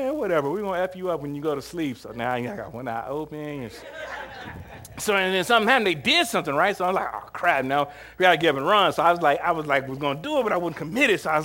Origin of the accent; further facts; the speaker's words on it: Kansas, United States; yeah, I'm from Kansas.